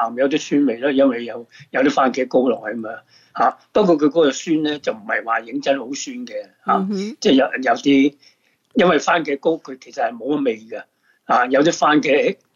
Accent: Guangdong, China; 同我哋一般我哋广东人用嗰啲老抽唔同嘅

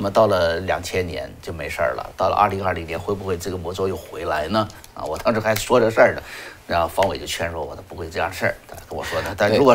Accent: China; 我们在中国长大的孩子们呢，都知道，对不对？

